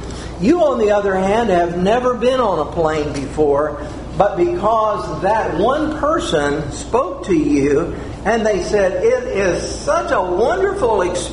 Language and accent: English; Texas, United States; Sometimes when I was growing up in West Texas, we had little whirlwinds that would come across the fields.